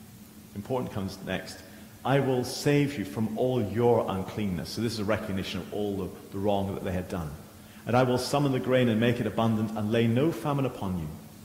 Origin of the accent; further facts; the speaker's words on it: Northern Ireland, United Kingdom; I'm not English, as I think all of you will know, but whatever I am to my bones, whatever I am, Ulster, Scots, whatever I am, it is in my bones.